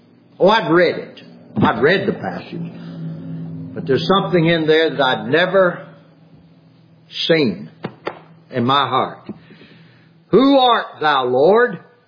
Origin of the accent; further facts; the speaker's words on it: Louisiana, United States; I know growing up in South Louisiana, it's just, oh, you don't want to know.